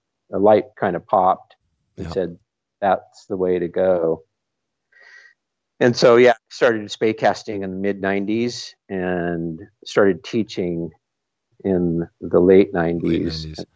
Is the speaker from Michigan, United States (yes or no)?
no; Washington, United States; born and raised right here in Washington State, and still live here now.